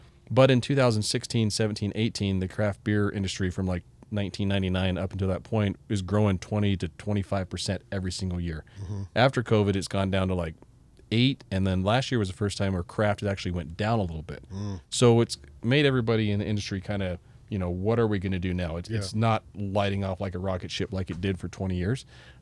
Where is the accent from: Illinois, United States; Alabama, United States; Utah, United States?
Utah, United States; Layton; moved away as an adult; also born or lived in Daytona Beach / New Smyrna; I'm from Layton, Utah.